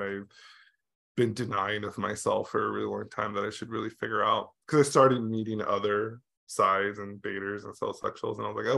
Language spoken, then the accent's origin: English; Los Angeles, California, United States; also born or lived in New York; I am born and raised in California, Los Angeles. My parents, most of my family live here.